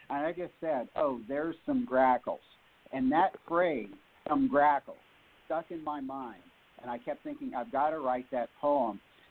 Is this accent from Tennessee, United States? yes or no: no; Oklahoma, United States; also born or lived in Texas; Yeah, I was born in Texas. I grew up partly in Texas, but a large part of my upbringing was, in fact, in Oklahoma.